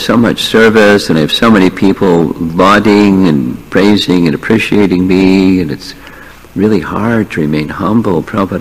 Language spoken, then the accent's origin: English; East Coast, United States; I grew up on the East Coast, so I didn't know the stories that happened so much on the West Coast